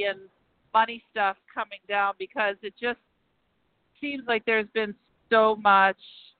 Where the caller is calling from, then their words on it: Pittsburgh, Pennsylvania, United States; Pittsburgh.